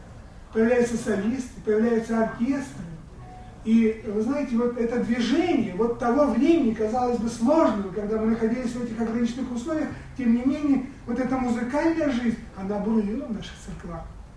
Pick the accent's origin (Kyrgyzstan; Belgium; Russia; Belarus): Kyrgyzstan; Bishkek; поскольку я родился и вырос во Фрунзе